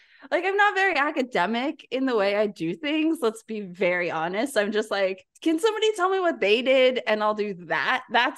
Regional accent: Fort Lauderdale, Florida, United States; I'm not from Miami, I'm from Fort Lauderdale

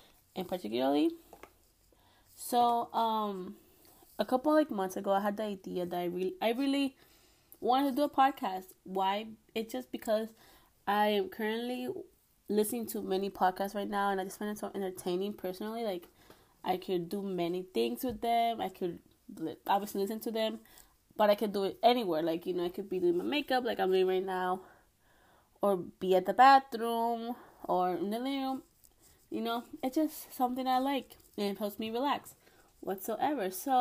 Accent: Puerto Rico; accent: Puerto Rican; when you hear me speak my accent, it's mostly when, like, I'm talking to my parents or my brother or someone who's, like, you know, Puerto Rican.

